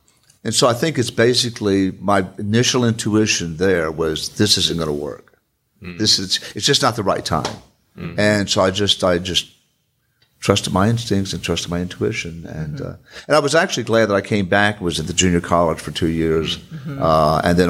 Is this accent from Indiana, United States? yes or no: no; Pensacola, Florida, United States; Born and raised in Pensacola. Wow. My grandparents were born here. Our family goes back to the 1800s, late 1800s in Pensacola.